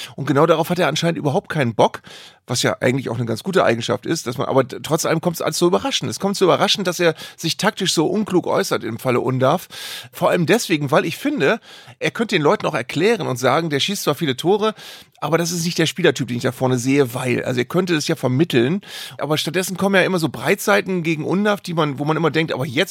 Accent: Weyhe, Lower Saxony, Germany; dass Dennis Undav ja in Weihe gespielt hat, meinem Heimatort, beim SC Weihe.

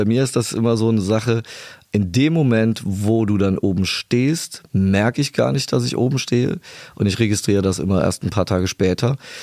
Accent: Thomm, Rhineland-Palatinate, Germany; now in Darscheid, Germany; Ich bin eigentlich ursprünglich aus Tom, das liegt nicht so weit hier von Trier weg. Und ich wohne aber seit über 10 Jahren in der Eifel, das ist bei Daun, das nennt sich Darscheid, der Ort.

